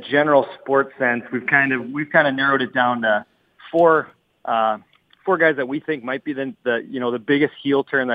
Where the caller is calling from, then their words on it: Saskatchewan, Canada; I'm calling from Saskatchewan, Canada.